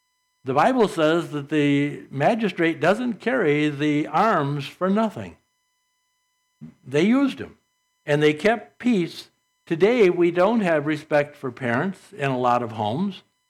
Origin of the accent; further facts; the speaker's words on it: Saginaw, Michigan, United States; also born or lived in St. Charles; when I grew up in Saginaw, nobody, and even in St. Charles, nobody was doing any of that kind of stuff.